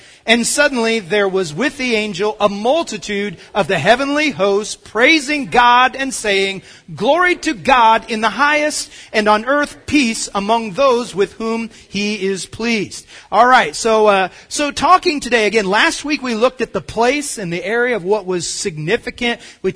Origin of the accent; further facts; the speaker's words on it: East Coast, United States; born there; I was born on the East Coast, and I have siblings who now live on the West Coast.